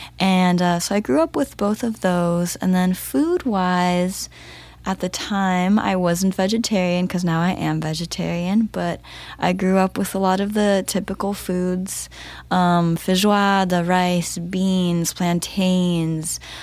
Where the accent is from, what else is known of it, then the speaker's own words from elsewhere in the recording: Curitiba, Paraná, Brazil; Yeah, I grew up in Brazil, in Curitiba, in the south of Brazil.